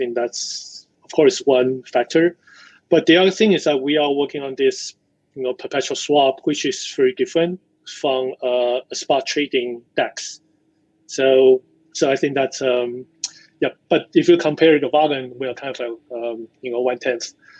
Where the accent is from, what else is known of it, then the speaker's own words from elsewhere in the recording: Taiwan; English is a second language; now in United States; So yeah, I grew up in Taiwan. I founded like several companies before. I mean, mostly in Taiwan, some in US. I've been working in US for some time.